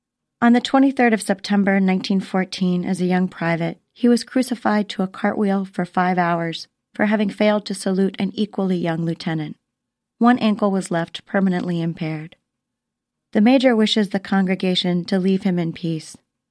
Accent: Florida, United States; I don't know what it was, like growing up in Florida, like cultivated some reverse snobbery about Paris or something.

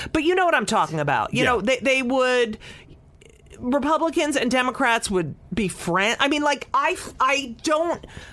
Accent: New Jersey, United States; I grew up in New Jersey in a suburb. My neighbors were Italian Catholic.

